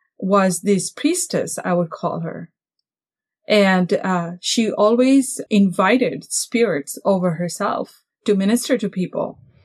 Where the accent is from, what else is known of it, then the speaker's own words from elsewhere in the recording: Fiji; I was born and raised in Fiji Islands. So I grew up in the church.